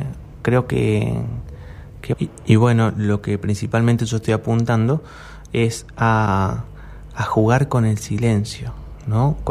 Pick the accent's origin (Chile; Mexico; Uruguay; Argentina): Argentina; Córdoba; yo no viajé como europeo, sino viajé como argentino, como cordobés.